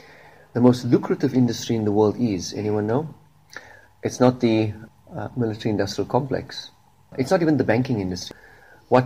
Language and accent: English; South Africa; I'm from South Africa.